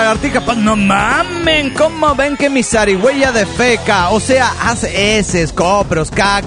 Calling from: Zapopan, Jalisco, Mexico

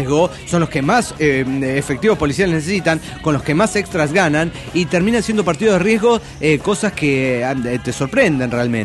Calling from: Santa Fe, Argentina; de Santa Fe, de Argentina.

